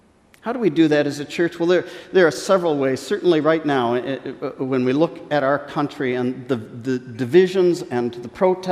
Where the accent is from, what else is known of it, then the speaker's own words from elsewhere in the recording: United States; I have lived in other countries. Believe me, I am so thankful I'm an American with an American passport.